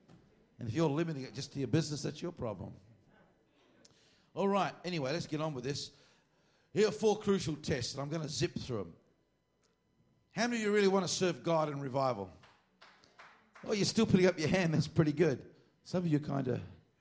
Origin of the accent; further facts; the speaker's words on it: Australia; Well, let them come and get me. I'm from Australia.